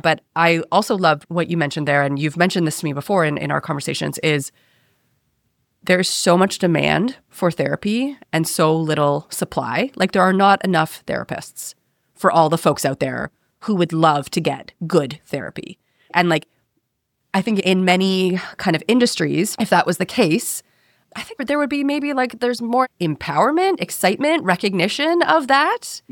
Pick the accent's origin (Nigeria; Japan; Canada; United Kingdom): Canada; myself being Canadian, I didn't actually pay a lot for my education.